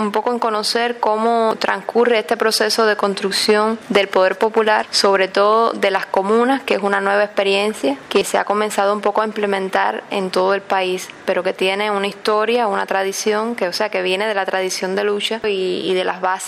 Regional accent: Cuba; Creo que los cubanos cargamos y las cubanas cargamos con la responsabilidad que nos ha dado la historia

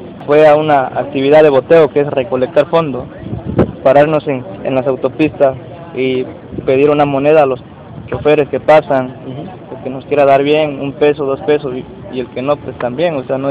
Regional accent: Mexico; somos ciudadanos mexicanos que queremos un futuro mejor para una familia

